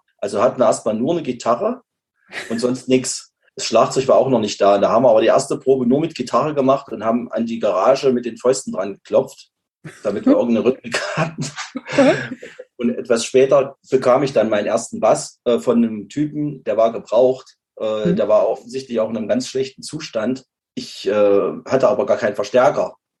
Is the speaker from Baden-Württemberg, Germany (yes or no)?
no; Apolda, Thuringia, Germany; wir stammen ja alle aus Apolda, also Kleinstadt in Thüringen, Nachbarstadt von Weimar